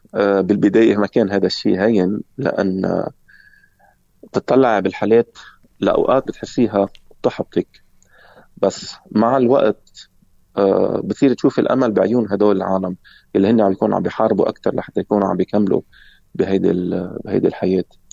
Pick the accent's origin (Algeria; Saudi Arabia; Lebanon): Lebanon; حاجة عندنا بلبنان